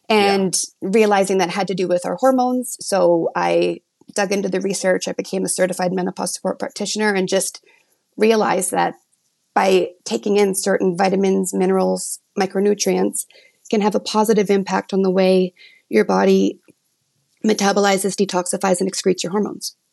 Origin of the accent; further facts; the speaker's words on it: Calgary, Alberta, Canada; and I'm from Calgary, Alberta, Canada.